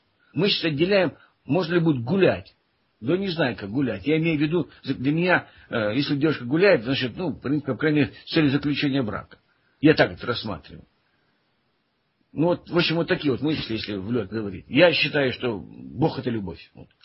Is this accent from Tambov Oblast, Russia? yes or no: no; Ussuriysk, Primorsky Krai, Russia; Так, ну и Уссурийск мой родной город